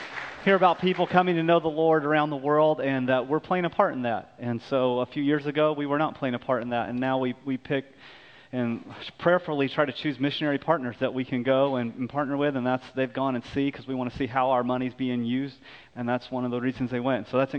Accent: Roswell, New Mexico, United States; now in Oakdale, United States; I spent most of my childhood in Roswell, New Mexico. And so I grew up there

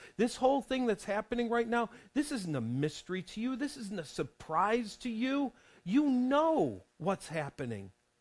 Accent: New York, United States; I grew up in New York. I was a kid under Governor Mario Cuomo.

